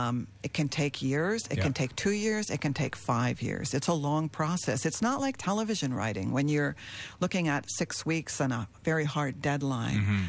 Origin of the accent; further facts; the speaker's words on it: Ontario, Canada; Well, you know, I grew up in Northern Ontario, so I'm biased. I think there's some really good talent here.